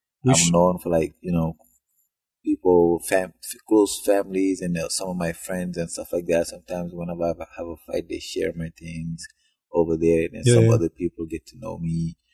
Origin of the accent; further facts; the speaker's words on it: Senegal; English is a second language; now in Canada; I speak French. I learned English when I came to Canada.